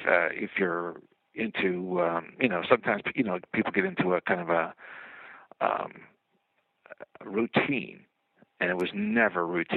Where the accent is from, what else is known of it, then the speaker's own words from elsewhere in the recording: New York City, New York, United States; You know, I grew up here in New York City, which is where I am now